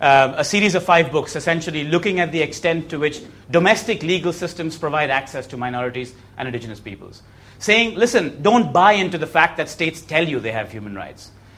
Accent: India; European in inverted commas because I'm Indian

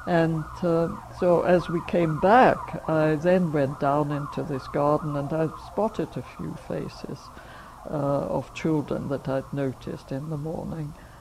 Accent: Vienna, Austria; Yes, I was born in Vienna, the youngest child of two elder brothers. And everything seemed to have just a normal childhood, and I am Jewish

